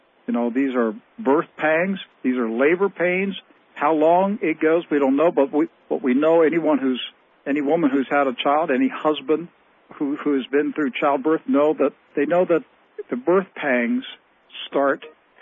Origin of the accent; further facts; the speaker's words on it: Maryland, United States; I grew up in Maryland, never had an earthquake that I remember, certainly not a magnitude 5.8.